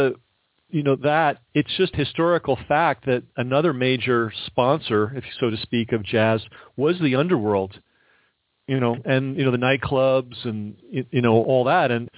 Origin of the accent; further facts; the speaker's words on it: Ireland; though being an Irishman myself, I kind of lean towards the Gaelic origin.